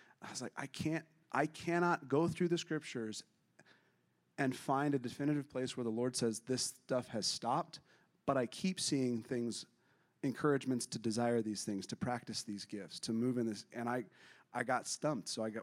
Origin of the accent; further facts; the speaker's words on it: Northeast, United States; I grew up in the Northeast